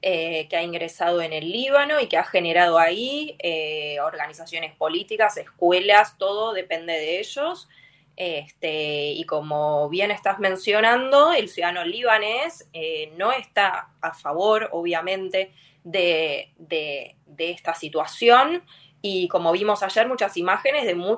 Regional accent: Ashdod, Southern District, Israel; yo soy de Ashdod, que es una ciudad al sur.

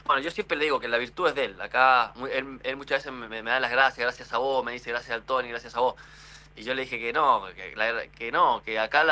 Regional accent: Mendoza, Argentina; porque yo soy mendocino, conozco mucha gente, yo sé lo que me costó llegar

